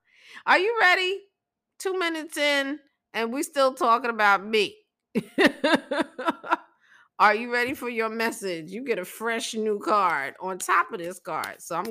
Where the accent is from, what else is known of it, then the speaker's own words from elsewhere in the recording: Brooklyn, New York, United States; Because I'm from Brooklyn.